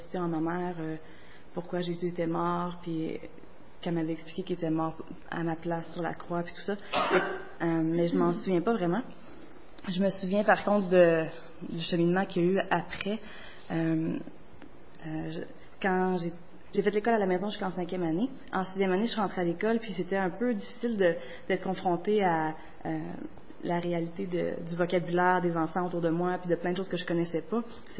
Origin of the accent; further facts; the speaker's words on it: Gatineau, Quebec, Canada; also born or lived in Maniwaki; Mes parents étaient catholiques, se sont convertis juste un peu avant que je naisse. On est déménagé de Maniwaki à Gatineau quand j'avais 3 ans. Et puis, on s'est installé à l'église de Gatineau quand j'avais 3 ans.